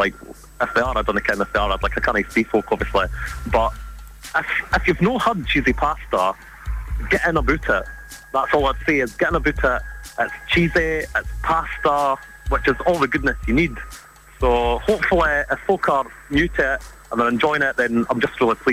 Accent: Scotland, United Kingdom; accent: Fife; Linda, I'm from the Bay, and you ken that.

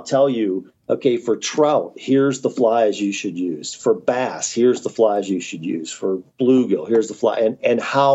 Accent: Pennsylvania, United States; Today is the latest I've ever fly fished for trout in my home state of Pennsylvania.

